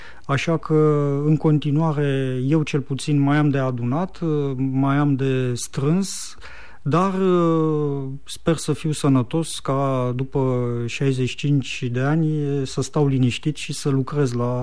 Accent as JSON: {"language": "Romanian", "town": "Câmpina", "region": "Prahova", "country": "Romania", "tie": "born or raised there", "said": "sunt pe jumătate bucureștean, după cum am rămas pe jumătate câmpinean. Revin la Câmpina ori de câte ori am timp cu multă plăcere și mereu Câmpina o să rămână orașul meu natal"}